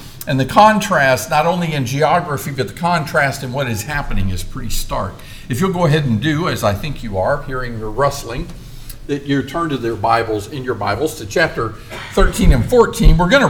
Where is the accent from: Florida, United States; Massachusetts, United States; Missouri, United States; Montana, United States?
Florida, United States; I grew up in Florida, but most of my preaching before going back to Florida was done anywhere but that state